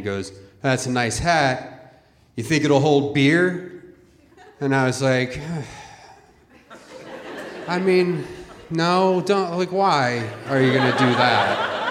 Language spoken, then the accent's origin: English; Philadelphia, Pennsylvania, United States; born or raised there